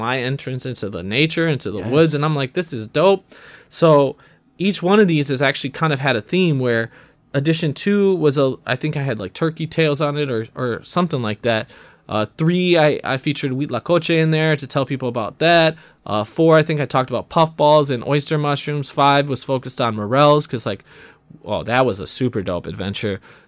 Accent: Milwaukee, Wisconsin, United States; Yeah, man, I'm from Milwaukee.

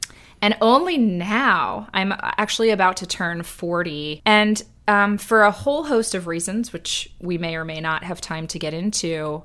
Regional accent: New Jersey, United States; I grew up in Central Jersey. I was surrounded by lots of Jewish kids at school.

